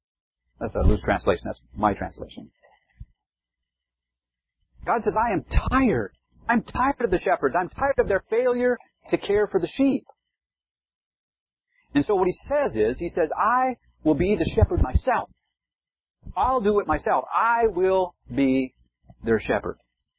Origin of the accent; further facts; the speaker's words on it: Cohasset, Minnesota, United States; I grew up in Cohasset, Minnesota, about 5 miles away, and we moved to the middle school in the seventh grade.